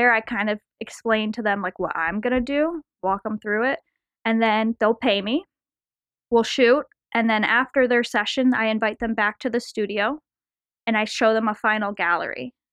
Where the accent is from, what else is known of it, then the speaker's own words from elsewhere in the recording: New York, United States; I'm from New York.